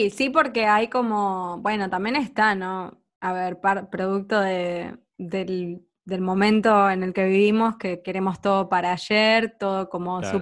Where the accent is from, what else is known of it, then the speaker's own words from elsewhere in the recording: Argentina; el primer, digamos, cine que yo, siendo argentina, que yo consumo de chiquita, es el que viene de Estados Unidos.